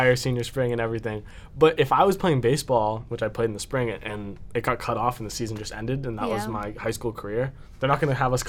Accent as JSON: {"language": "English", "town": "Westminster", "region": "Massachusetts", "country": "United States", "said": "I'm from Massachusetts, from Westminster."}